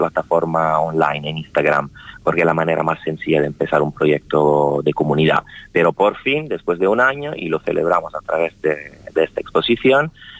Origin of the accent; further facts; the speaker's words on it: Canary Islands, Spain; Entonces lo que vamos a hacer nosotros como de Canarias es celebrar este aniversario